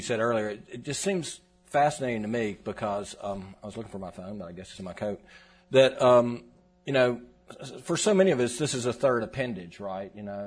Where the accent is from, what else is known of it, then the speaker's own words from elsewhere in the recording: United States; I'm an American and I haven't traveled around the world very much